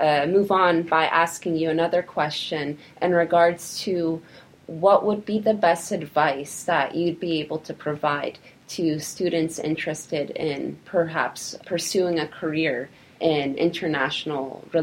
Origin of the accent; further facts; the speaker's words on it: Canada; So I do feel that as a Canadian living in a country where I have democracy and I have the right to vote